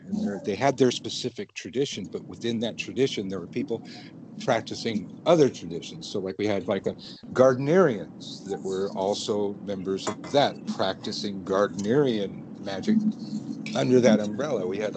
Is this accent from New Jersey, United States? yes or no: no; Santa Cruz, California, United States; when the first witch store in my hometown of Santa Cruz was opening.